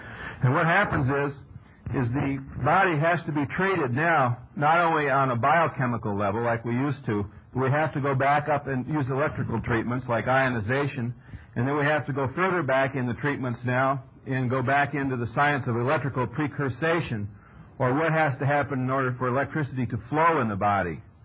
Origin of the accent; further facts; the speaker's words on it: Laguna Beach, California, United States; I'm from Laguna Beach, California, and I've been with the National Health Federation since 1975